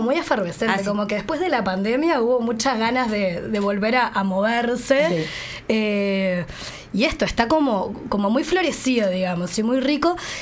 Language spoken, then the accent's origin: Spanish; Maldonado, Uruguay; now in Montevideo, Uruguay; Yo soy de Maldonado, entonces tomaba clase allá. Y después esto, la adolescencia, como eso se disipó un poco. Y cuando me vine a vivir a Montevideo para estudiar